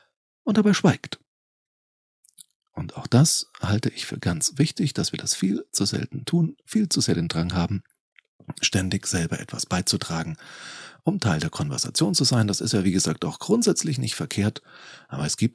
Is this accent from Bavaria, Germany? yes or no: yes; Bavaria, Germany; Hier in meiner Heimat Franken